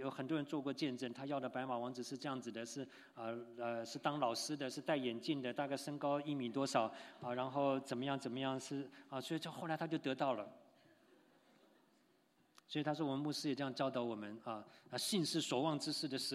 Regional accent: Tainan, Taiwan; 那个我小的时候在台湾哈，这个台南附近有一个这个美军的机场

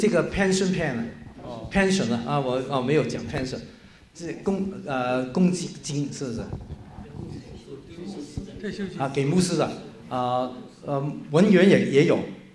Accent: Hong Kong; moved away as an adult; 我在香港，我是在潮语浸信会长大，潮语浸信会是北美浸信会的。我移民之前是在闽南浸信会的背景的浸信会做牧师

